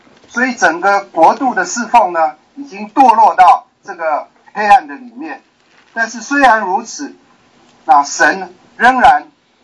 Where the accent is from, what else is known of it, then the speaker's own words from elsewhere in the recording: Canada; 我是加拿大的